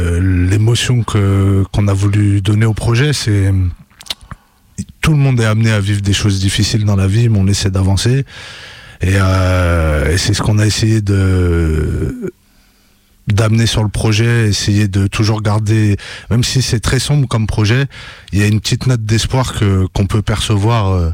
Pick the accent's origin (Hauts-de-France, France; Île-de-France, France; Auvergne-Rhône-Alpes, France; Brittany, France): Auvergne-Rhône-Alpes, France; Lyon; mais on était du même quartier, en fait, à la base. On vient tous les deux de Montchat